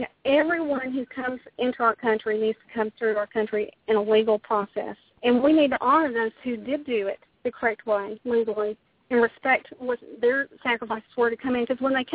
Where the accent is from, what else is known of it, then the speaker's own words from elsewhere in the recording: Murfreesboro, Tennessee, United States; I grew up in Murfreesboro. My dad's family's all from there.